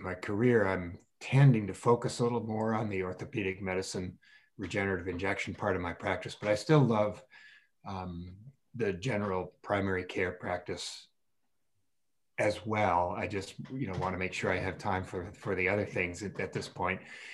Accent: Bar Harbor, Maine, United States; Well, of course, I grew up in Bar Harbor.

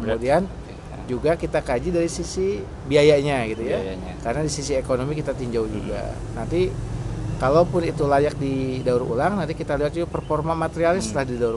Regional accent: Sukabumi, West Java, Indonesia; Saya asal dari Sukabumi, Sukabumi Selatan ya tepatnya, dekat Pantai Selatan.

